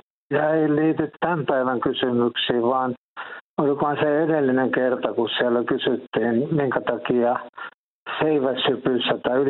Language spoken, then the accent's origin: Finnish; Somero, Southwest Finland, Finland; Ja toisaalta mä olen Somerolta kotoisin ja niin kuin jokainen tietää, niin Somerohan on tämmöinen seiväshypin niin kuin kultamaa täällä Suomessa.